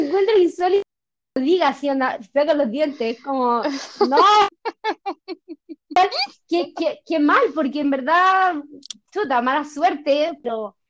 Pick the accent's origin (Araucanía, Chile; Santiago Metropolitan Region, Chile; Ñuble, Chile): Santiago Metropolitan Region, Chile; Santiago; nosotros somos todos de Santiago